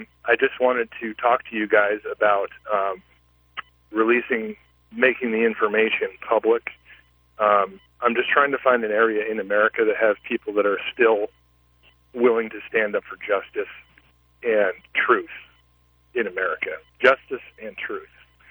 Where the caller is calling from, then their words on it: Seattle, Washington, United States; Yes, I'm calling from Seattle, Washington.